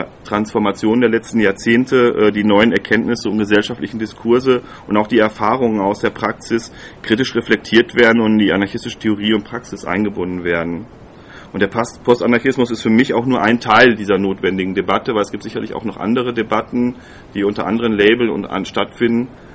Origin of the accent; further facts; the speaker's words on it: Kassel, Hesse, Germany; ich komme aus Kassel.